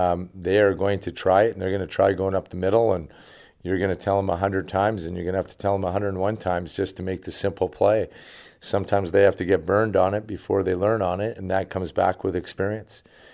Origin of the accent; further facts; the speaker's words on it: Western Canada, Canada; now in United States; we're obviously we grew up in Western Canada, but to be out in Northern California, it's a treat for us.